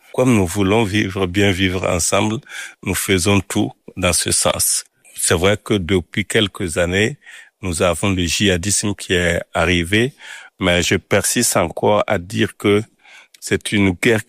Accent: Koudougou, Centre-Ouest, Burkina Faso; Moi, je viens de la ville de Kudugu.

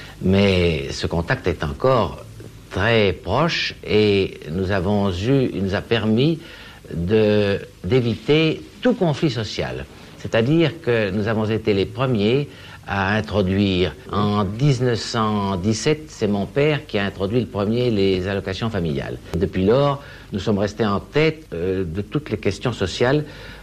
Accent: Boncourt, Jura, Switzerland; born there; Je suis né à Boncourt le 10 janvier 1904, c'est-à-dire que j'ai 63 ans.

